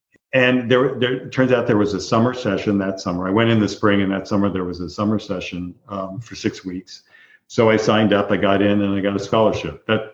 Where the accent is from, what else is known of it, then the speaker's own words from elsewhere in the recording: Indiana, United States; I grew up in Indiana, in a small town in Indiana.